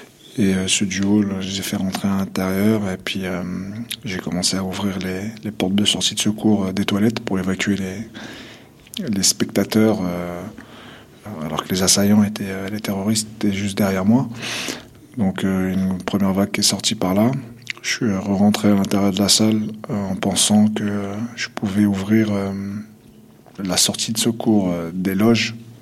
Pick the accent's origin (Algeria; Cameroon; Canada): Algeria; Kabylie; born there; je suis né en Algérie, en petite Kabylie exactement, j'ai 43 ans.